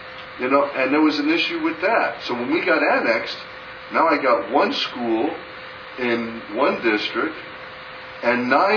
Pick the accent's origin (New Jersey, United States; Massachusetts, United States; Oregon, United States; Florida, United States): Florida, United States; Miami; now in North Lauderdale, United States; I've been in this county almost my whole life. I was raised in Miami and moved up here.